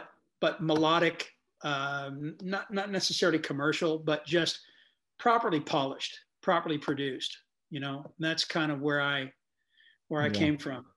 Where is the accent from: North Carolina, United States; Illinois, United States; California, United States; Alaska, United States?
California, United States; Well, growing up in the Bay Area for me was extraordinary.